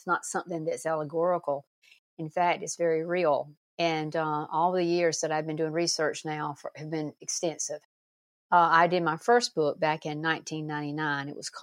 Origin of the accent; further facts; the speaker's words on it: the South, United States; many people think that I was not from the South, because I actually have less of a drawl than some of the people that I grew up with.